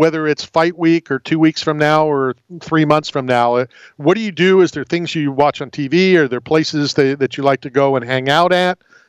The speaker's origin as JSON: {"language": "English", "town": "Philadelphia", "region": "Pennsylvania", "country": "United States", "tie": "born there", "said": "So, Pat, wouldn't that still make me a Philadelphian if I was"}